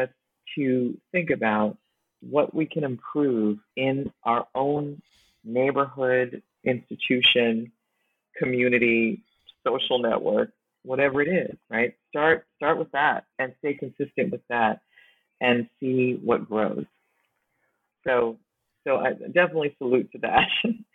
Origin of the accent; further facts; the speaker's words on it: Brooklyn, New York, United States; So the thing growing up in Brooklyn, it's like folks were African, folks were Caribbean, folks were Latinx, folks were African American.